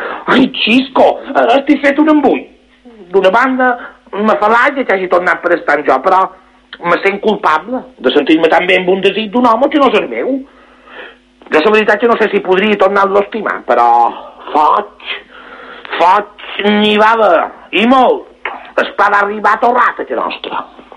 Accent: S'Alqueria Blanca, Balearic Islands, Spain; Jo som una Capricornio de Salqueria Blanca. Tinc 50 anys

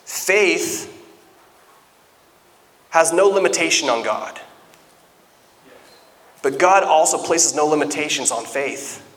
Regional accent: Washington, United States; Where I grew up in Nacelle, there were no doves growing up.

